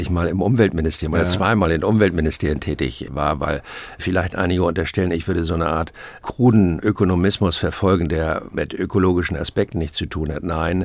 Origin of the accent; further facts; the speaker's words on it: Hamburg, Germany; born there; ich bin geborener Hamburger, deshalb ist mir dieses Schleswig-Holstein immer sehr vertraut gewesen